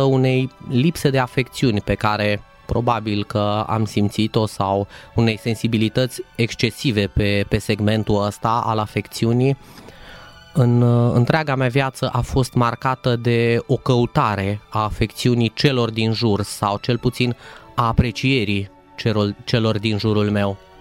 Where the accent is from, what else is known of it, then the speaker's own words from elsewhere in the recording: Zalău, Sălaj County, Romania; sunt din Zalău, am 37 de ani, m-am născut aici, m-am născut într-o familie așa zis ortodoxă